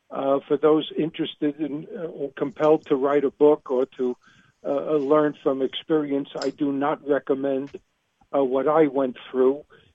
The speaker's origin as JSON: {"language": "English", "region": "New York", "country": "United States", "accent": "New York", "moved": "yes", "said": "I've only been away from New York for 38 years, so... I haven't lost my accent."}